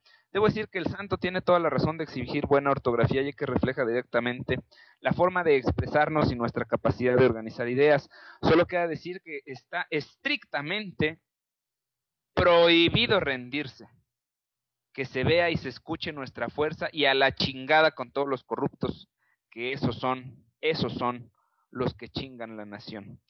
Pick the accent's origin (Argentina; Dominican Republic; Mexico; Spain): Mexico; No podemos como mexicanos hacer absolutamente nada en contra del Fondo Monetario Internacional